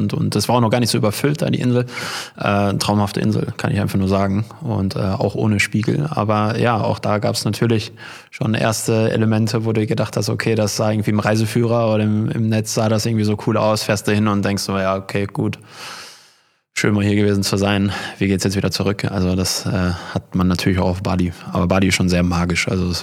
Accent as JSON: {"language": "German", "region": "North Rhine-Westphalia", "country": "Germany", "said": "wir kommen ja hier aus dem Kreis Unna, und dann gibt es ja die Stadt Hamm direkt daneben"}